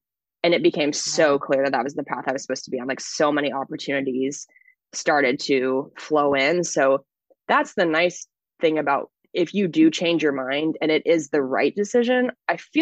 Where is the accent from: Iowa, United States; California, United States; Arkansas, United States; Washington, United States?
Washington, United States; once I moved to my hometown in Washington State.